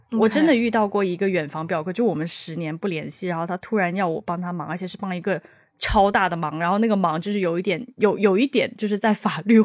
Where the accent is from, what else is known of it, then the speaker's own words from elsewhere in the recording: Shenzhen, Guangdong, China; 我们家是在深圳嘛、嗯、所以我基本上就是在深圳长大